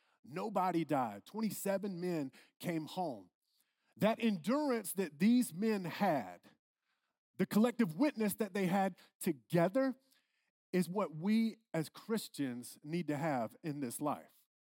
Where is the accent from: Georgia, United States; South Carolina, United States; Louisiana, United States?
South Carolina, United States; I'm from South Carolina. That is how it's pronounced. We have more pecans there than you hear.